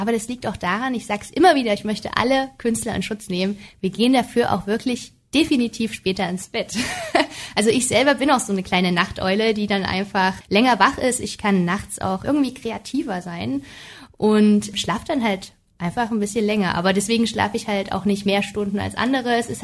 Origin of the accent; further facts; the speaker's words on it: Saxony-Anhalt, Germany; also born or lived in Merseburg; now in Leipzig, Germany; ich wurde am 28. Februar 1993, wurde ich in Merseburg geboren und bin aufgewachsen im ländlichen Gebiet in Sachsen-Anhalt. Und ja, momentan wohne ich in Leipzig.